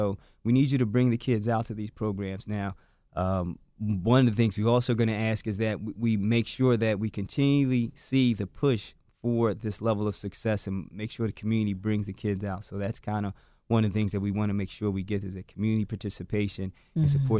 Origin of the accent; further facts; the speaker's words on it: Newark, New Jersey, United States; Because I grew up in Newark, New Jersey, so I'm really not from Philly. So growing up in Newark, New Jersey